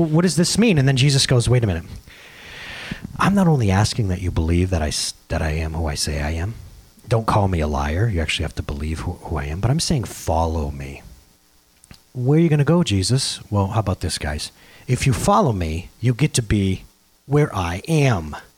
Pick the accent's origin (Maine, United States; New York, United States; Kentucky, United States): New York, United States; Norwood; I chose at 17 years old in Norwood, New York. This is my hometown.